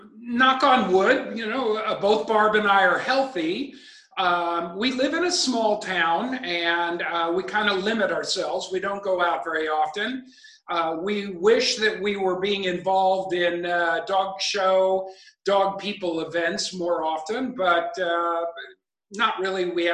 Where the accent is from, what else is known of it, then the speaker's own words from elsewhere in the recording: Kansas City, United States; I grew up in Kansas City.